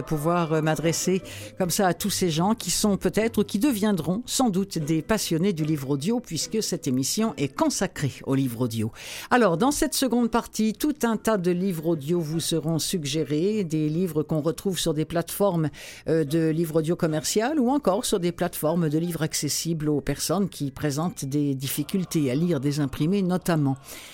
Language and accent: French; France; now in Canada; Vous l'entendez aussi à mon accent. Je suis française d'origine. Je suis ici depuis plus de 35 ans